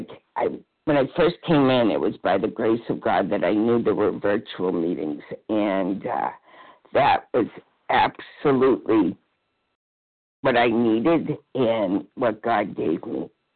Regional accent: New Hampshire, United States; from New Hampshire

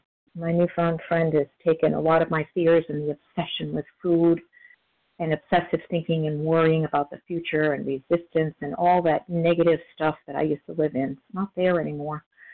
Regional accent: New Hampshire, United States; I'm from New Hampshire, currently snowboarding in Florida for the winter.

